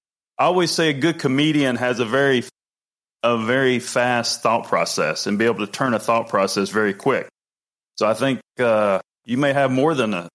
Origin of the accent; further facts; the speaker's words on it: North Carolina, United States; Originally from North Carolina.